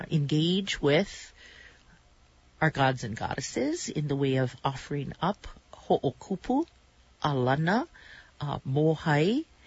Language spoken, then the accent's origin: English; Hawaii, United States; being Hawaiian, being indigenous to these islands, being a native, born and raised Kanaka Uivi